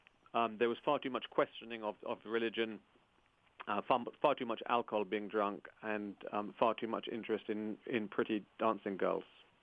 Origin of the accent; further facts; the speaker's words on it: United Kingdom; because, you know, as a Brit, we have our kings and queens that we learn from school days onwards.